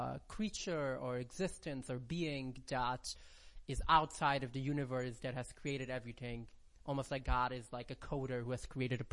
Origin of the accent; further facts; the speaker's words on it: Brooklyn, New York, United States; also born or lived in Rockland County; I grew up in Brooklyn, but I lived for a while, in the end of my teenage years. I lived in Rockland County